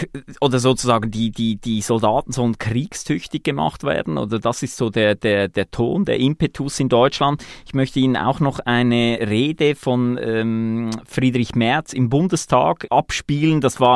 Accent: Switzerland; Ich meine, als Schweizer denke ich jetzt bei so einem Votum

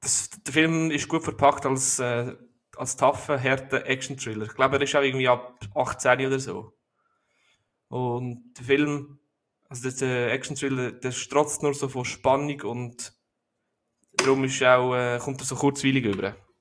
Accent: South Korea; ich komme aus Korea.

